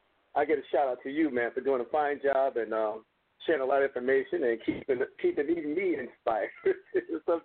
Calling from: Southfield, Michigan, United States; calling from right. Southfield, Michigan.

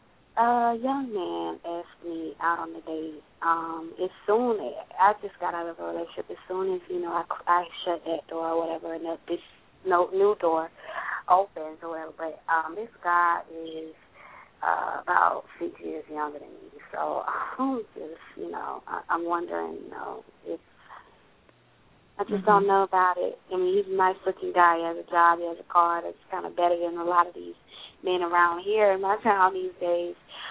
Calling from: Florida, United States; I'm calling from Florida.

